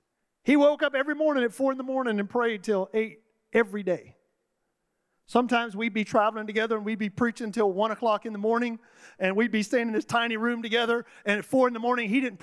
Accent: Florida, United States; I'm from West Florida where we did things that used to happen 100 years ago.

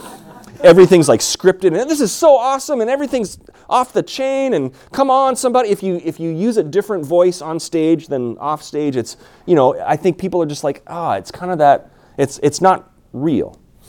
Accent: Canada; now in United States; Certainly recently in Minnesota. I'm originally from Canada.

